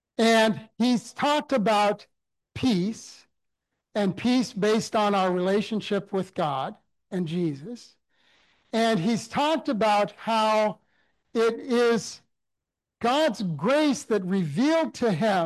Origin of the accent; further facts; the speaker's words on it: Canada; also born or lived in Africa; growing up in Canada, that I had a different perspective on this society